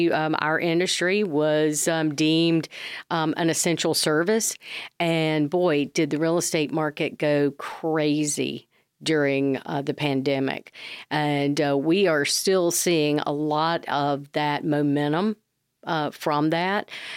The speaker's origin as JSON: {"language": "English", "town": "Florence", "region": "South Carolina", "country": "United States", "tie": "born or raised there", "said": "And I moved back to my hometown of Florence, South Carolina, and finished college at Francis Marion"}